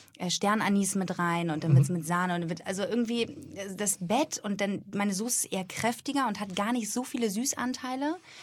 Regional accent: Husum, Schleswig-Holstein, Germany; born there; Ich komme aus Husum, da bin ich geboren, natürlich irgendwie jede Woche woanders in Norddeutschland gewesen

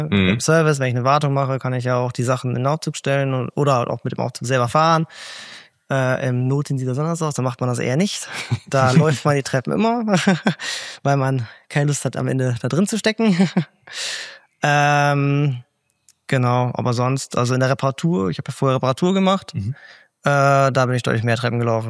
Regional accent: Spenge, North Rhine-Westphalia, Germany; Ich komme ja aus Spenge, das ist ja ein Stück hier hin, das sind da ungefähr 60 Kilometer hier hin.

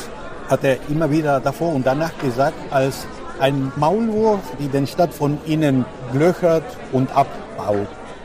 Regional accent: Argentina; German is a second language; Es ist nicht so einfach, mit Mate als Argentinier rumzulaufen.

